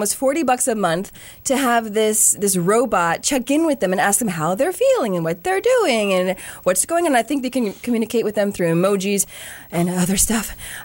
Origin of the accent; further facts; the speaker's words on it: the South, United States; I'm from the South.